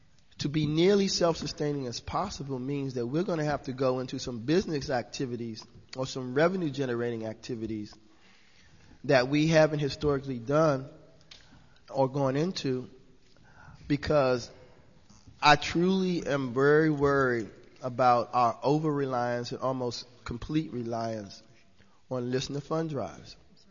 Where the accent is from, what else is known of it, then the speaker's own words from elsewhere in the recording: Washington, District of Columbia, United States; from Washington, D.C.